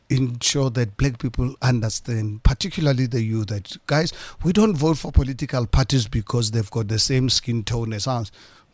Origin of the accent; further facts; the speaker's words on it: South Africa; … from South Africa.